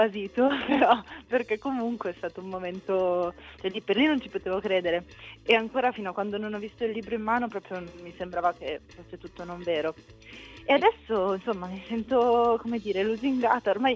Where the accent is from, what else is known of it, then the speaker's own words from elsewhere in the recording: Milan, Lombardy, Italy; Di Milano.